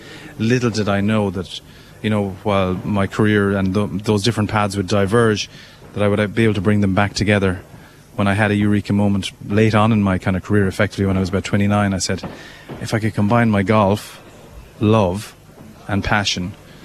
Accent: Clonmel, Munster, Ireland; having started at the age of 14 on a local pirate radio station in my hometown of Clonmel

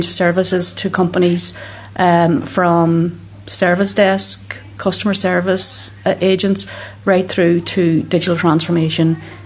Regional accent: Letterkenny, Ulster, Ireland; So I'm local, I'm from Letterkenny originally

